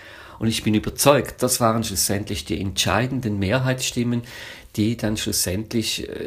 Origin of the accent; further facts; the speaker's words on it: Switzerland; Wir hatten bei uns in der Schweiz vor kurzem die Operation Libero.